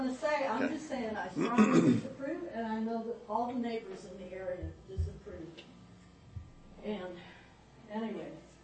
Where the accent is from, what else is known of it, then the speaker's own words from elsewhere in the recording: Jefferson City, Missouri, United States; I grew up in Jefferson City, Missouri, and everybody there goes to party at Lake of the Ozarks.